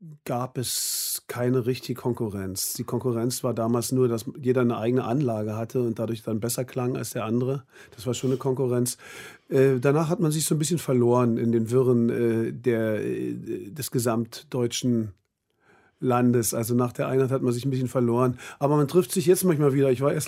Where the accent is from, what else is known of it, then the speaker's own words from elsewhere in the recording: Berlin, Germany; erstmal bin ich Berliner